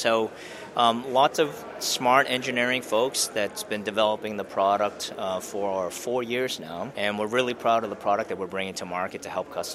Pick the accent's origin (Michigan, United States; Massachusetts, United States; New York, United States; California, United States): Massachusetts, United States; Boston; You know, growing up in Boston